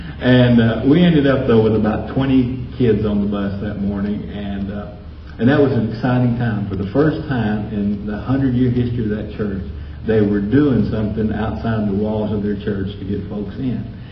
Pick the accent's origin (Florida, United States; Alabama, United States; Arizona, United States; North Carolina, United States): Alabama, United States; Huntsville; But I was born in Huntsville, Alabama. I was born there because I wanted to be near my mother. And I grew up there, and Huntsville is in the north part of Alabama.